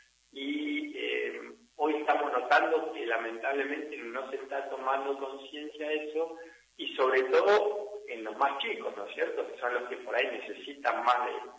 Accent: Caleta Olivia, Santa Cruz, Argentina; de donde yo vengo, ¿no? Como bien dijo Juan, Caleta Olivia, la provincia de Santa Cruz, la Patagonia, la estepa, la meseta

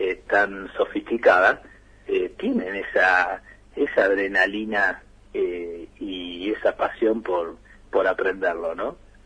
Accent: Venado Tuerto, Santa Fe, Argentina; Y yo vengo de Venado Tuerto, que cultura totalmente tenística

